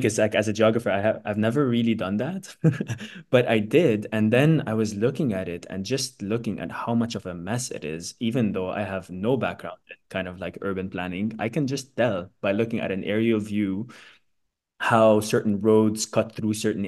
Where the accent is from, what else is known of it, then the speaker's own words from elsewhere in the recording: Beirut, Beirut Governorate, Lebanon; I grew up in Beirut. It's basically where I'm from.